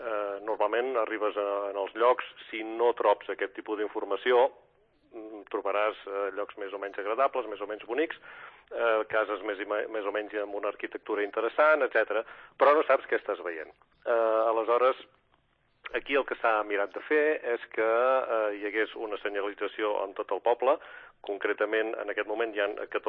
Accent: Setcases, Catalonia, Spain; A mi m'agrada molt, és clar, és el meu poble.

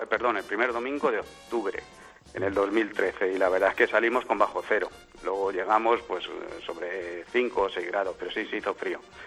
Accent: Spain; primer español, porque corrí yo solo como español. No había más españoles.

